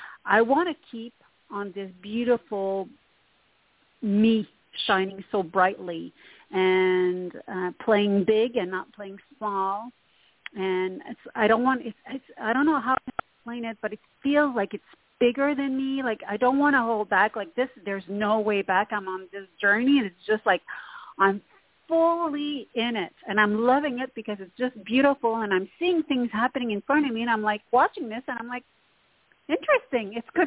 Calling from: Montreal, Quebec, Canada; Hi, this is … from Montreal, Canada.

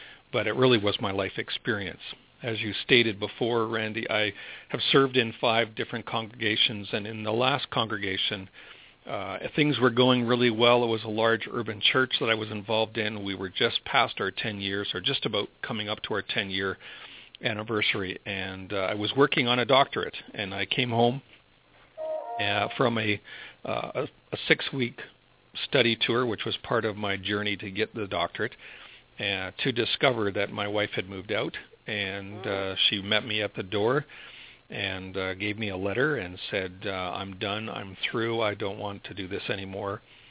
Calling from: Canada; Absolutely. And we woke up this morning to about 3 inches of snow.

